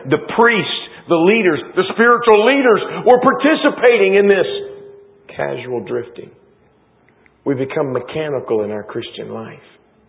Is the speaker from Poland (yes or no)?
no; Texas, United States; born there; I'm a Texan by birth.